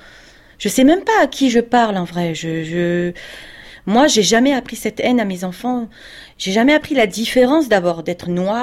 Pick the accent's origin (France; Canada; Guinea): France; Alors que je suis juif, mais je suis d'abord française.